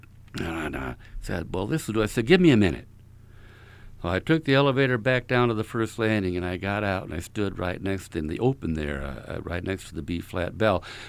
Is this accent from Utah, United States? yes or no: yes; Utah, United States; I'm from Utah